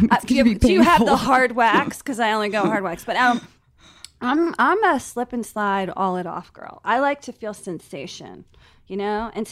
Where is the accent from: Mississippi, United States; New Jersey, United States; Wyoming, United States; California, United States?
New Jersey, United States; that's kind of like the way I was raised in Jersey, like that.